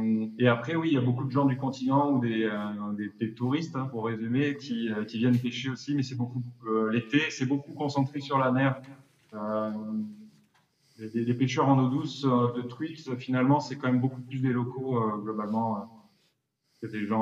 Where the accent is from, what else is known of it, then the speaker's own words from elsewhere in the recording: Bordeaux, Nouvelle-Aquitaine, France; now in Corsica, France; J'ai passé toute mon enfance en Gironde et je suis arrivé en Corse en 2008.